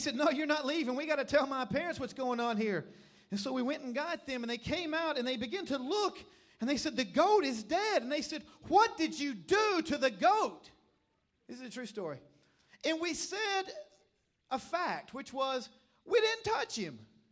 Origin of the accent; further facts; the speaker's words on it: Tennessee, United States; But I grew up in Middle Tennessee, and in Middle Tennessee, we didn't have a lot to do in the summer to keep us busy